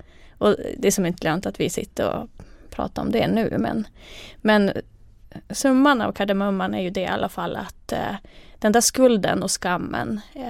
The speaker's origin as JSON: {"language": "Swedish", "country": "Finland", "first_language": "Finnish", "second_language": "Swedish", "moved": "as an adult", "lives_now": "Sweden", "said": "dels har jag inte kunnat svenska förut. Jag flyttade till Sverige när jag var 18. Och jag är helt, alltså jag är från finsk talande del av Finland. Så att jag har lärt mig svenska här i Sverige."}